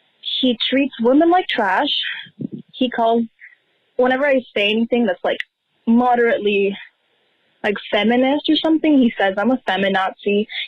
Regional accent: Puerto Rico; I'm 15 years old. I'm from Puerto Rico

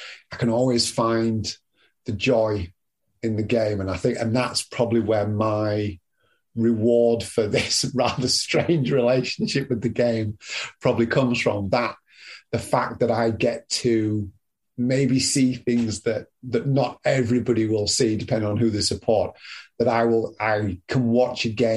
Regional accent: Scarborough, Yorkshire and the Humber, United Kingdom; where I grew up in Scarborough, they weren't a league side. They were a decent non-league side, but there was certainly no real football culture within the town

